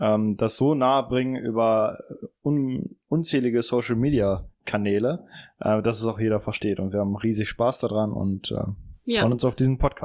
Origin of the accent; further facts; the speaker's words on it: Essen, North Rhine-Westphalia, Germany; born there; Ich bin 22 Jahre, komme gebürtig aus Essen, aus dem Ruhrgebiet.